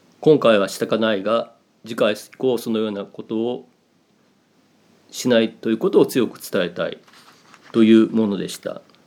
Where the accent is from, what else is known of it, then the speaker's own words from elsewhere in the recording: Greater Tokyo, Japan; また東京圏で生まれ育ったこともあり